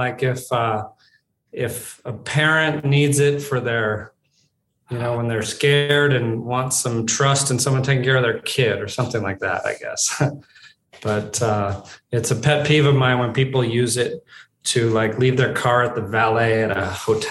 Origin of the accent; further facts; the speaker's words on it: Chicago, Illinois, United States; born there; I was born in Chicago while my parents were in grad school.